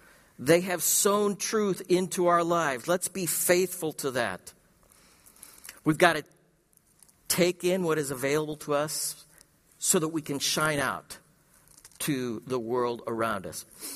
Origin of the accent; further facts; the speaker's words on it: California, United States; I said, I was from California. You can't see anything down there because of the smog.